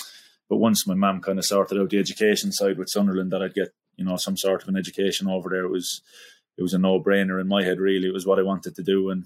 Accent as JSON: {"language": "English", "town": "Cork", "region": "Munster", "country": "Ireland", "tie": "born or raised there", "said": "I think, like, being from Cork and growing up in Cork, like, it's a very sporting county."}